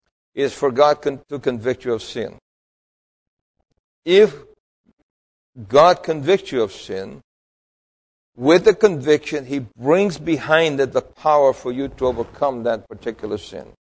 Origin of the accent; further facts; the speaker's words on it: New York City, New York, United States; I grew up among Jews in New York City.